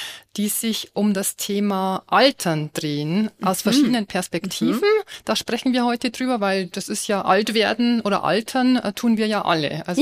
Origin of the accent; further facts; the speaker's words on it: Bavaria, Germany; in Bayern oder da, wo ich herkomme, aus der Oberpfalz